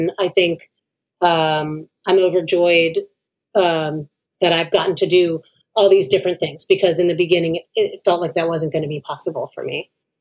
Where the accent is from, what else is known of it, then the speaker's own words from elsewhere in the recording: United States; Because I'm an American.